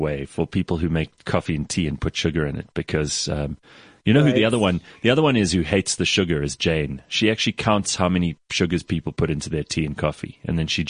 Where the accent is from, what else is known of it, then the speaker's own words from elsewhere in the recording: South Africa; It's our opportunity to kind of get on with being South African